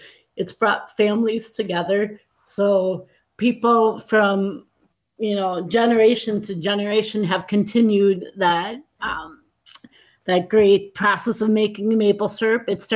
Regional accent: Green Bay, Wisconsin, United States; I'm from the Green Bay area

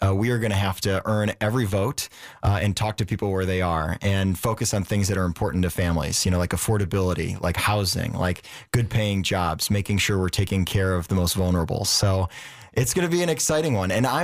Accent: Racine, Wisconsin, United States; So I owe everything to my hometown. You know, growing up in Racine, I had this kind of all-American childhood, little league baseball, product of the public schools

